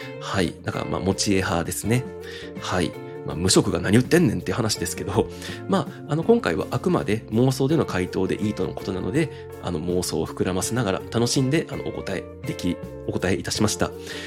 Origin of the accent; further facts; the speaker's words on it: Hyogo, Japan; 二人とも僕の出身地である兵庫県に今でも住んでいまして